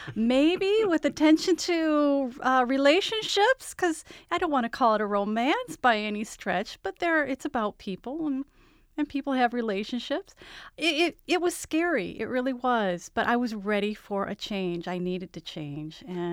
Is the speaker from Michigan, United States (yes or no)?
yes; Detroit, Michigan, United States; born there; Yes, actually, I was born in Detroit, and I've lived most of my life within an easy drive of it.